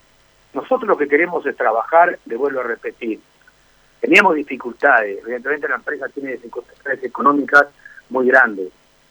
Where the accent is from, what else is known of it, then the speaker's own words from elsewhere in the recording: Avellaneda, Santa Fe, Argentina; Yo hace 70 y algo de años nací en Avellaneda, viviendo en Avellaneda.